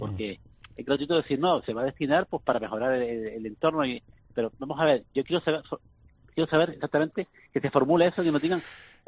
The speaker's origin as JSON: {"language": "Spanish", "region": "Canary Islands", "country": "Spain", "said": "Nosotros, como canarios, tenemos la bonificación del 75% del transporte aéreo."}